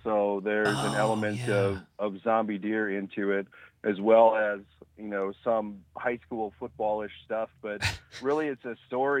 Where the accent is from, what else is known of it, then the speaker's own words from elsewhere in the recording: Wisconsin, United States; also born or lived in Chicago / Florida / Montana / Los Angeles; I grew up in Wisconsin, but I've lived in Chicago, Florida, Montana, and L.A.